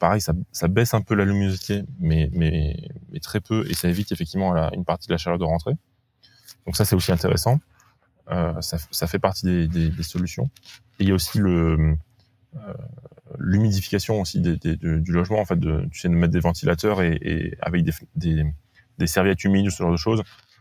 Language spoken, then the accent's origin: French; Grand Est, France; moi, je viens de Lorraine et en Lorraine, les villages, toutes les maisons sont collées